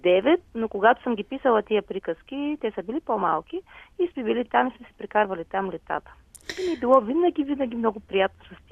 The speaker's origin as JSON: {"language": "Bulgarian", "town": "Veliko Tarnovo", "region": "Veliko Tarnovo Province", "country": "Bulgaria", "said": "аз съм от Търново да сметна. Имаме там къща, която се намира под Царевец, на много хубаво място, романтично"}